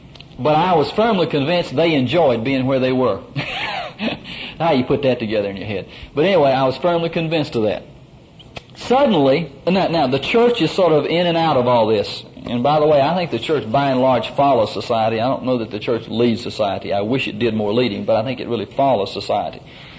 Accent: Kosciusko, Mississippi, United States; So I'm from Mississippi, and I grew up in Kosciuszko, where every gas station in the state had three restrooms.

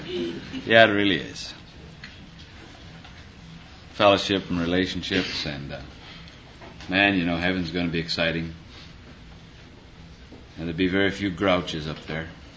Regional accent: Midwest, United States; accent: Midwestern; I appreciate your patience with me and my Midwestern accent.

